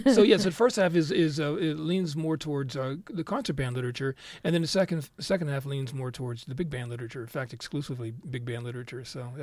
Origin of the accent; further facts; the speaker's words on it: Pittsburgh, Pennsylvania, United States; So my father, I grew up in the Pittsburgh area, and my father was a steel worker